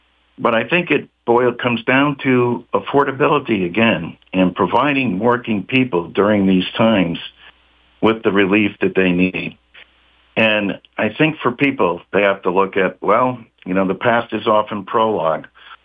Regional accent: East Hartford, Connecticut, United States; the very people that I grew up with in East Hartford. These are blue-collar towns and blue-collar workers

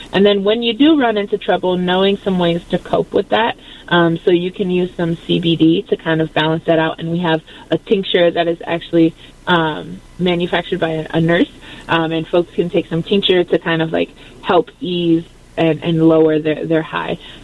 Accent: Detroit, Michigan, United States; In Michigan, it means that I'm from Detroit, and I've lived in Detroit for my entire life.

